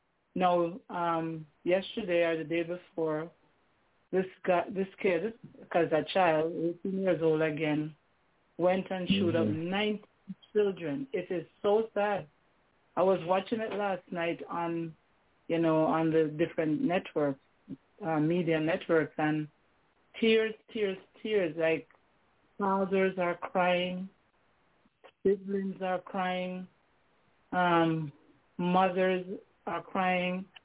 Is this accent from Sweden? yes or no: no; Jamaica; Growing up in Jamaica, what we used to do, we play with mud